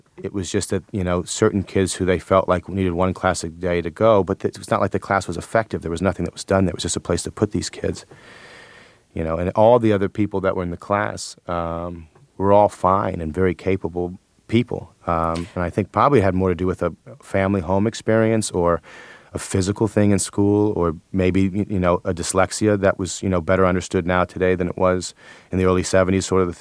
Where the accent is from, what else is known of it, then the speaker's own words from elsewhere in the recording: Buffalo Grove, Illinois, United States; also born or lived in Minnesota; I lived in Minnesota for 1 month, and I was raised in Buffalo Grove, which is sort of a middle-class suburb in Illin